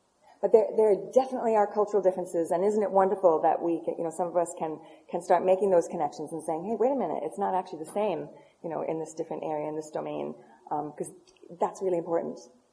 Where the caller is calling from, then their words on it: Ireland; Here, I say Europe. I'm speaking from Ireland.